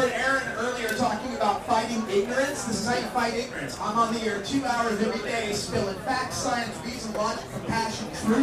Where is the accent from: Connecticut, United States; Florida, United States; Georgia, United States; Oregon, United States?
Oregon, United States; Portland; So I'm from Portland, Oregon, where I can walk six blocks away from my house to go to a legal pot shop.